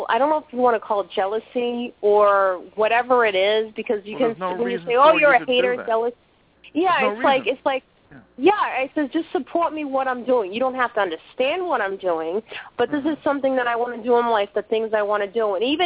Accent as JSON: {"language": "English", "town": "Boston", "region": "Massachusetts", "country": "United States", "lives_now": "Maine, United States", "said": "Well, I live in Maine now. I'm originally from Boston. I go up north, so now it's like even colder up here."}